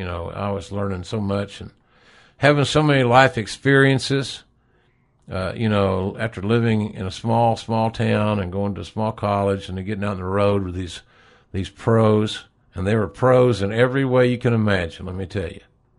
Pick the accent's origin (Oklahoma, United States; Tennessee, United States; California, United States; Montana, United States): Oklahoma, United States; Westville; In a town that graduated, a town of less than 1,000, Westville, my hometown. I'm a yellow jacket.